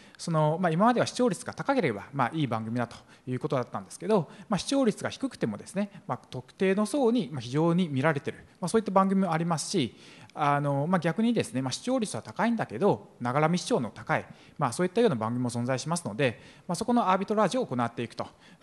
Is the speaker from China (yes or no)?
yes; China; now in United States; あの私は中国の出身で小学校と大学が日本なんですけど、